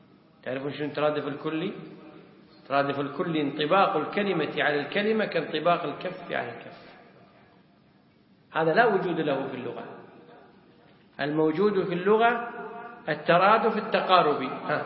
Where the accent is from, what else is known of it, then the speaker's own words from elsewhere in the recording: Kuwait; لو جاء إنسان عندنا في الكويت